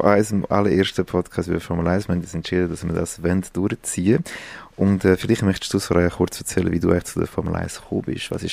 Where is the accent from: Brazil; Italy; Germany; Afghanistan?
Brazil; Ich bin mit dem Senna aufgewachsen. Als Brasilianer ist es einfach mein absolutes Idol gewesen.